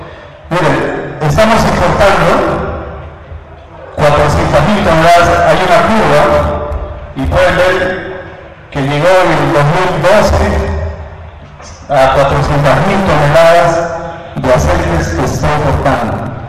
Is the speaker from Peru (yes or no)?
yes; Peru; Somos más peruanos